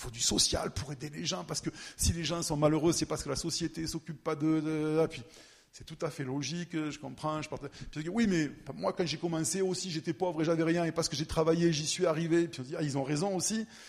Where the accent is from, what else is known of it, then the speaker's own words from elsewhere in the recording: Switzerland; j'ai grandi ici, en Suisse